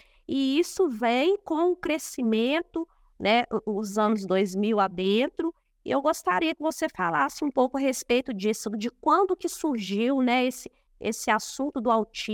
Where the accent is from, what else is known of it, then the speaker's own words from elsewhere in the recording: Belo Horizonte, Minas Gerais, Brazil; eu sou de Belo Horizonte, né? E lá a gente via crianças assim, que naquela época a gente chamava de retardadas, de mongoloides, né? E eu cresci nas escolas ouvindo falar isso